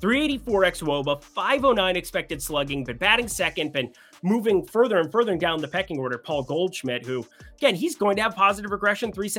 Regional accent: South Dakota, United States; I can't believe I'm from South Dakota originally, but like people call Ohio the Midwest.

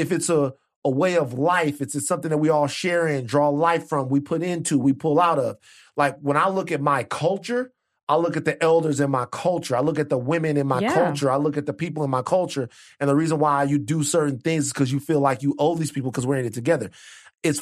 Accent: the South, United States; I'm obviously from the South.

